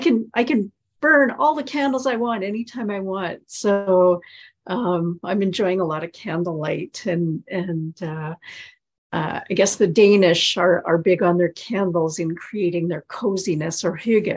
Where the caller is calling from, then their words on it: Tsawwassen, British Columbia, Canada; I'm coming from Tsawwassen, or Zooming from Tsawwassen.